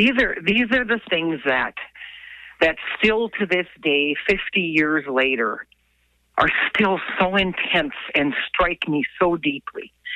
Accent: Chisholm, Minnesota, United States; So even though I grew up in Chisholm, in the heart of the polka dancing universe

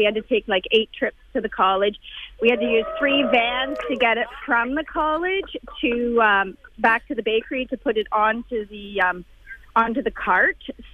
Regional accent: Canada; I think that Canadians, we've really kind of stepped up and said, hey, we're Canadian and pay attention.

